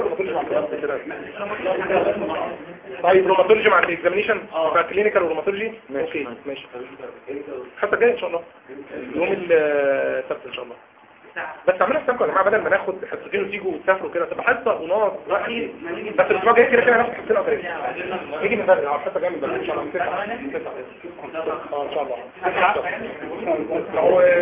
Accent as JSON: {"language": "Arabic", "region": "Upper Egypt", "country": "Egypt", "said": "انا صعيدي يعني."}